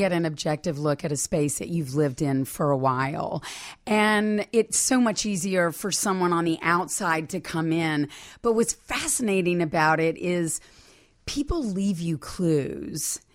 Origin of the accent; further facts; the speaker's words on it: High Point, North Carolina, United States; I grew up in High Point, North Carolina, where a lot of furniture is manufactured.